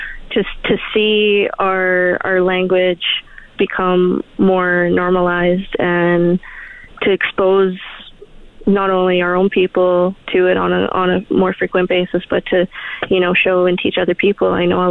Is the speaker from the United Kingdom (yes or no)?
no; Anzac, Alberta, Canada; I mean, like I said, growing up in Anzac, I take a lot of pride in where I grew up in this community.